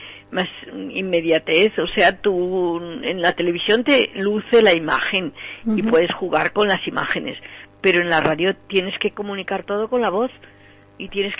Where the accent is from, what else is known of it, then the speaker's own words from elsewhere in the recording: Madrid, Community of Madrid, Spain; yo hablo en concreto de Madrid, porque yo soy madrileña y es donde voy más.